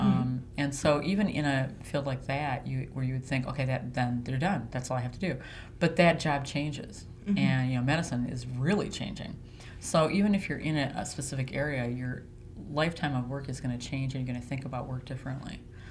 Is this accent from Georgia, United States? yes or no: no; Flint, Michigan, United States; and it's probably just because I come from Flint